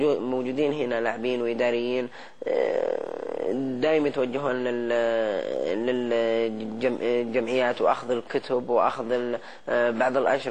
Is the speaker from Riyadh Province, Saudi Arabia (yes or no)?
yes; Riyadh, Riyadh Province, Saudi Arabia; فأنا فهمت ان صرفة يعني معناتها طلع عندنا في الرياض